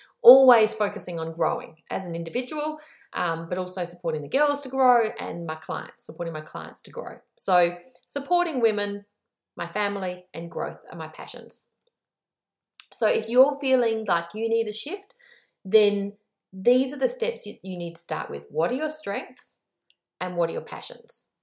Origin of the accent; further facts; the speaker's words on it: Australia; now in New Zealand; because I'm Australian living in New Zealand.